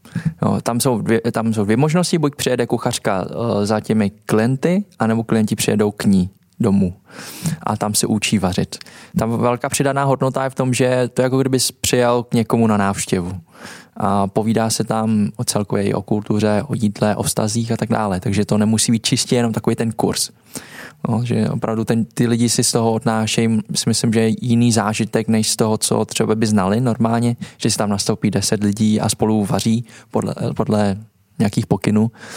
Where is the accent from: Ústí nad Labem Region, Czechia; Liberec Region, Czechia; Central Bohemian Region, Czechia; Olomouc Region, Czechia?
Olomouc Region, Czechia; Olomouc; jsme stejně z Moravy. No, tak jak, my jsme vyrusali v Olomouci totiž.